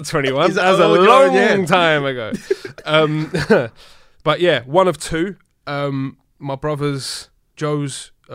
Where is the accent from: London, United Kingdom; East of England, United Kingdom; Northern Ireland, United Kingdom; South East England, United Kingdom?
London, United Kingdom; I'm from South East London, always born and raised, same, until last week, same house my whole life.